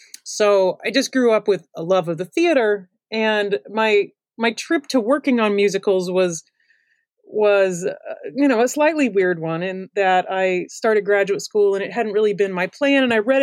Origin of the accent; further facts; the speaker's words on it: St. Louis, Missouri, United States; I'm from St. Louis, or from the St. Louis area.